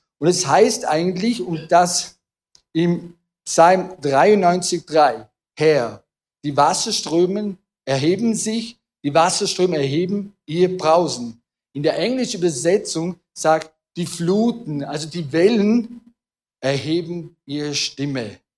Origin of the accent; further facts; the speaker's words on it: Vorarlberg, Austria; Wir als Vorarlberger würden sagen, ah, nicht schon wieder.